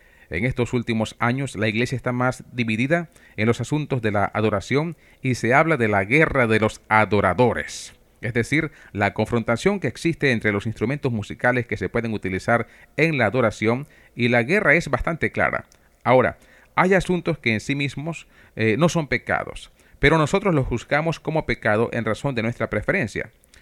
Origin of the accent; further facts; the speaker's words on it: Trujillo, Venezuela; venía un predicador norteamericano a predicar en mi pueblo de Trujillo, Venezuela, de donde soy oriundo.